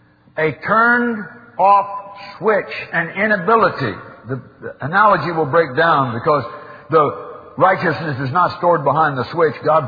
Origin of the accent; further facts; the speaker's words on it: Oroville, California, United States; teenagers used to show off their ability to crack the English walnuts up in Orville, in my hometown.